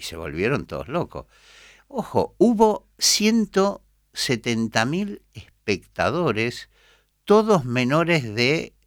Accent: Lazio, Italy; Nací en la costa de Ulises, en la Odisea. O sea, mi pueblo era parte de la Odisea. Tres pueblos más allá está Circeo, que es Circe

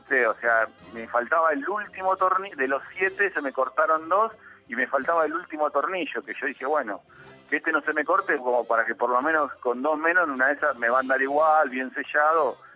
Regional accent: Mar del Plata, Buenos Aires Province, Argentina; born there; now in Santa Clara del Mar, Argentina; Nací en Mar del Plata, uh-huh. O sea, obviamente siempre en la costa, y me fui a vivir obviamente a Santa Clara

